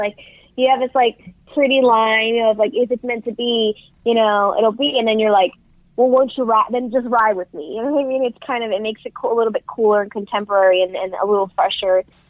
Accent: New York City, New York, United States; Yeah, I grew up in New York City

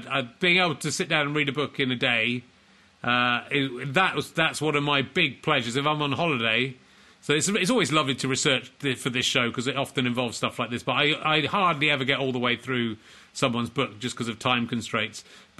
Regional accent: York, Yorkshire and the Humber, United Kingdom; Well, I'm from York.

